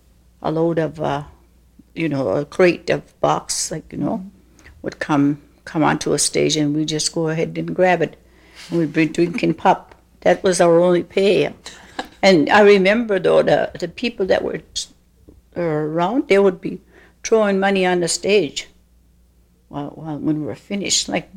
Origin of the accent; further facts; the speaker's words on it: New South Wales, Australia; they came over to Sydney, and that's where I was, because I was brought up in Mimbertoo by my grandmother.